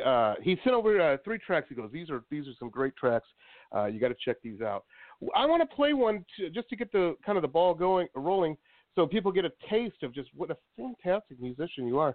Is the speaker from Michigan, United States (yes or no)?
yes; Detroit, Michigan, United States; I grew up in Detroit and then went to college in Boston.